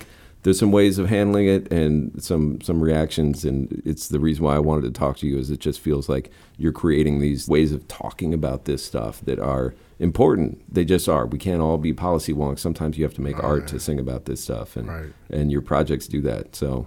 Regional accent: Florida, United States; You know, and I'm from South Florida, what they did to the Everglades.

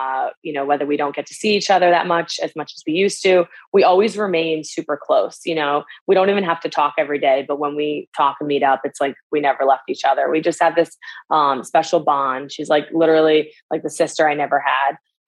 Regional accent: Northeast, United States; We're both from the Northeast.

